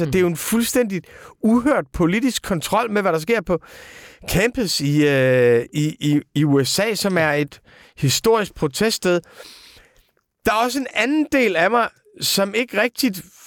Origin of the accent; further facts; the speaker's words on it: Aarhus, Central Denmark Region, Denmark; Så vi er aarhusianer, og du er også aarhusianer.